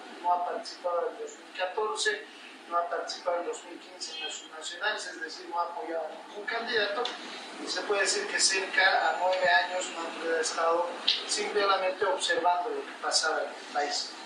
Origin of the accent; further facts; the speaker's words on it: Cochabamba, Bolivia; como buenos cochabambinos sabemos cómo es eso.